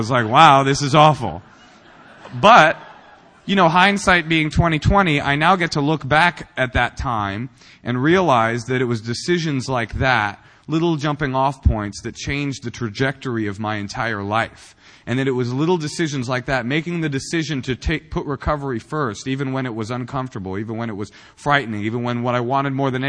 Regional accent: the South, United States; accent: southern; My southern accent and my sagging pants, and I'd be in the back and I'd be talking.

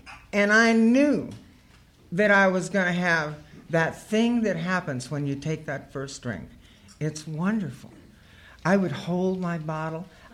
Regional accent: Bakersfield, California, United States; born there; I was born in Bakersfield.

